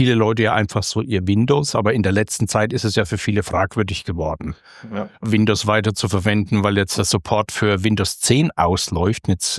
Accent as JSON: {"language": "German", "region": "Bavaria", "country": "Germany", "said": "Ich bin aus Unterfranken"}